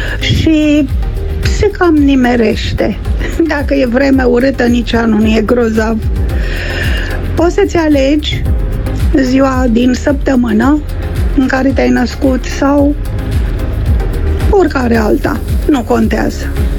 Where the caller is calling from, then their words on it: Craiova, Dolj, Romania; din Craiova